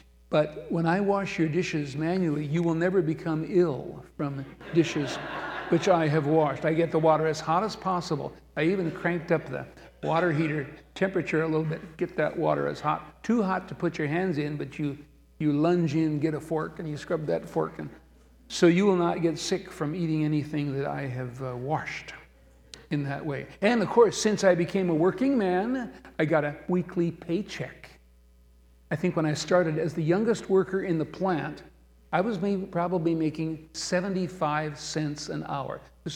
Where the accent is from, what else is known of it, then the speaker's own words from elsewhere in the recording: Redfield, South Dakota, United States; When I was 15 years old, in my sophomore year at the local high school in my hometown of Redfield, South Dakota, I got a part-time job after school at Sunshine Dairies, the milk bottling plant in town.